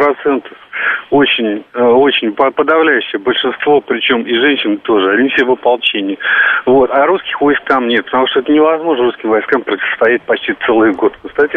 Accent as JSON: {"language": "Russian", "region": "Moscow", "country": "Russia", "said": "я из Москвы."}